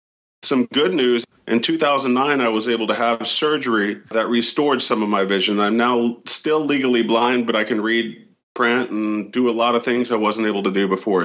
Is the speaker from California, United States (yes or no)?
no; Houston, Texas, United States; from Houston, Texas.